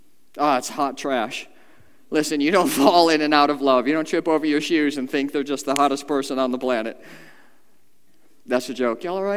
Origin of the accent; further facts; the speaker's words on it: Detroit, Michigan, United States; I'm here to tell you, I grew up in Detroit.